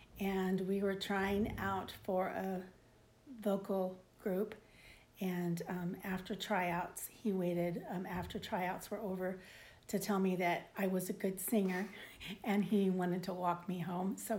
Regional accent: Kennett, Missouri, United States; I grew up in Kennett, Missouri.

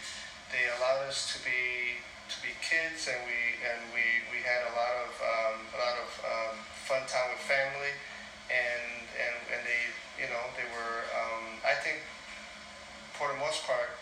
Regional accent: Chicago, Illinois, United States; born there; I was born in Chicago, Illinois. April 20, 1965.

